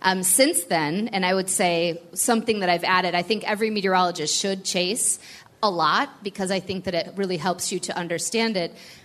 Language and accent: English; Michigan, United States; also born or lived in California; So when I grew up in Michigan. I was actually born in Southern California, but we moved very quickly to Michigan.